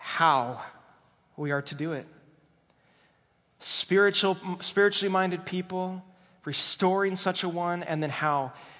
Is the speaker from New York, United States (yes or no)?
yes; Bronx, New York, United States; Well, I'm from the Bronx. You know, we say it how it is.